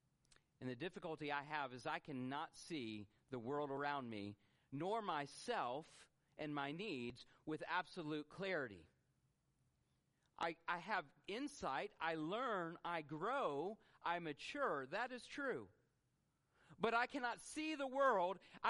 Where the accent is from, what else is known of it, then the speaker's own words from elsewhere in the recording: the South, United States; we could watch college football because we are from the South